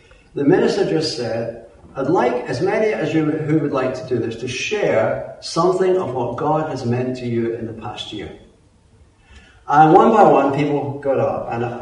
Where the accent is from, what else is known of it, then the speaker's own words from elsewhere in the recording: Glasgow, Scotland, United Kingdom; born there; As you can tell, I'm not an Essex boy. I was born in Glasgow, and I'm an only child.